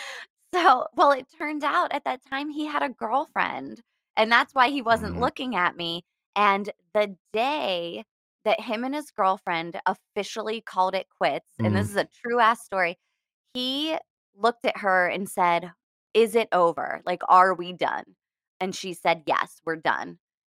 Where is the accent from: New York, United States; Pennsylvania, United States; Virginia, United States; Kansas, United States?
Pennsylvania, United States; Pittsburgh; now in San Diego, United States; I am. I'm in San Diego now.